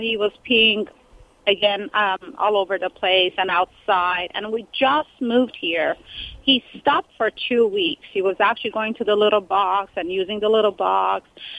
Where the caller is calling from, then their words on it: California, United States; I'm great. From California.